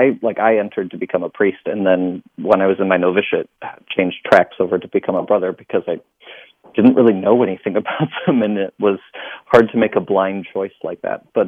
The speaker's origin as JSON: {"language": "English", "town": "Fort Wayne", "region": "Indiana", "country": "United States", "said": "Fort Wayne, Indiana."}